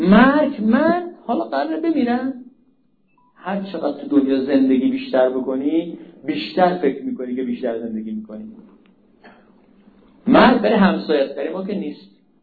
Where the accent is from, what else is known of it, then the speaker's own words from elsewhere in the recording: Hamadan, Iran; من همدانی هستم.